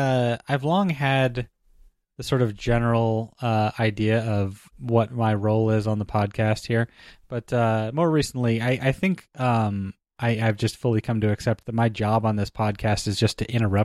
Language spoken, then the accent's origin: English; Arizona, United States; accent: Arizona; My accent is not from Ohio, although I realized after I started objecting that my accent is from Arizona, and that's not any better.